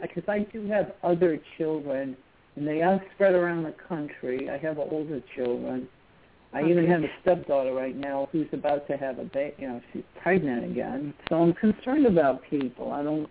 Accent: New Jersey, United States; I'm from New Jersey.

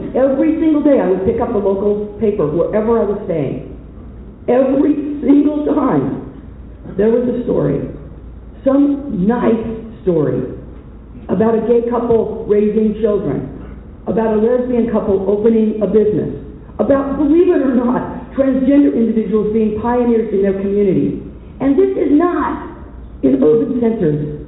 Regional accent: Ogden, Utah, United States; my hometown of Ogden, Utah

